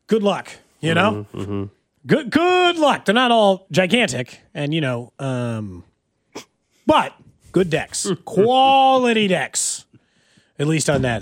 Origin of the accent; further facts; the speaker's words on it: United States; take this with a heavy dose of I'm an American and I've consumed sports as an American pretty much this entire time.